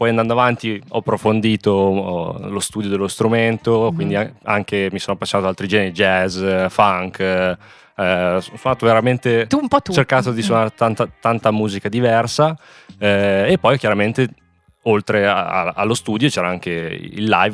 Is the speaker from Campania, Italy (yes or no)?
no; Codogno, Lombardy, Italy; born there; now in San Colombano al Lambro, Italy; Allora, io sono nato a Codogno.